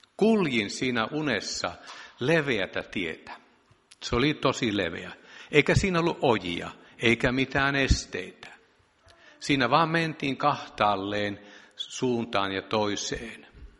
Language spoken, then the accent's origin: Finnish; Tornio, Lapland, Finland; also born or lived in Salla; Olen Torniosta ja syntyisin Sallan Karhujärveltä Maaninka Kaarlon naapurikylästä.